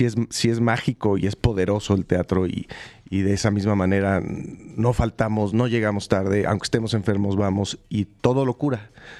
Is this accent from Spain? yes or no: no; Mexico; a todos los mexicanos que vivimos hoy nos conmueve